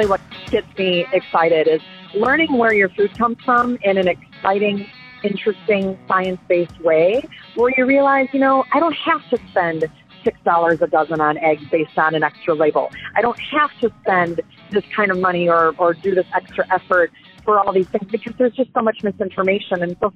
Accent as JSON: {"language": "English", "region": "Iowa", "country": "United States", "also_born_or_lived": "Wisconsin", "said": "I'm from Northeast Iowa on a row crop and livestock farm"}